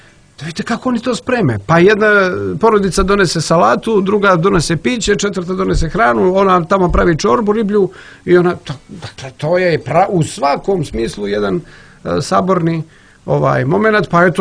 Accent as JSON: {"language": "Serbian", "country": "Montenegro", "said": "ja dolazim iz Crne Gore, pa i ovdje je liturgijski život"}